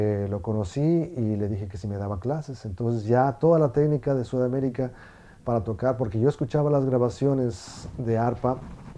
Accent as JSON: {"language": "Spanish", "region": "Mexico City", "country": "Mexico", "tie": "born there", "said": "Nací en la Ciudad de México y mi instrumento es el arpa."}